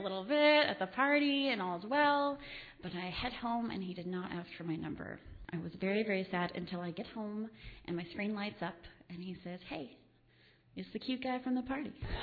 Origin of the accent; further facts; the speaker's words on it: Stanwood, Washington, United States; I'm sorry, I'm from Stanwood Camino Island.